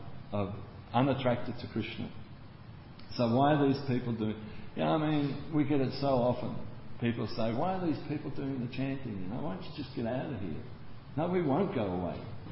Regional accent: Australia; You know, we're Australian, mate. We're okay.

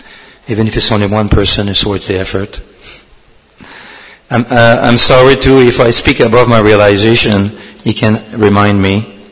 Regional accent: Canada; like I'm from Canada, and in Canada, if you go any city of Canada

